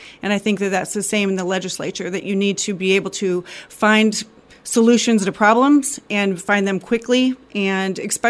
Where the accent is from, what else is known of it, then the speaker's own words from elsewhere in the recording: Minneapolis, Minnesota, United States; also born or lived in Iowa; Well, I was born in Iowa, but I grew up in Minneapolis. And then I came back, lived in Riverside, and met my husband, well, future husband, and then moved out to the farm.